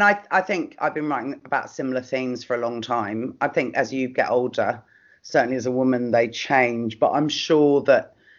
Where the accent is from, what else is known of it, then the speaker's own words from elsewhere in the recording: London, United Kingdom; moved away as an adult; now in Australia; So I'm from London originally. I lived there half my life, fell in love with an Australian in my 20s, moved to Australia.